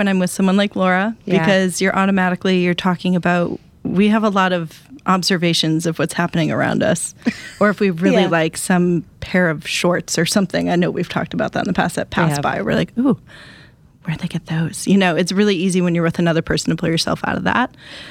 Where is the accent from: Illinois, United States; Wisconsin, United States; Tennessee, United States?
Wisconsin, United States; I'm from Wisconsin. I'm trying to think of the one thing that I haven't been to that would be big and noteworthy.